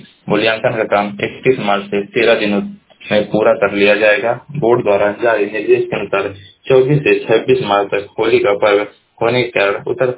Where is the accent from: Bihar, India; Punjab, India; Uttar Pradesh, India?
Uttar Pradesh, India; Maharajganj; मैं जिला महाराजगंज का निवासी हूँ।